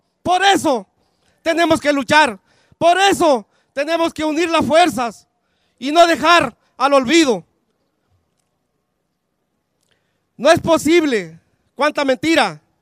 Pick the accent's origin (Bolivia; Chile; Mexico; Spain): Mexico; No permitamos como mexicanos que siga pasando todo esto.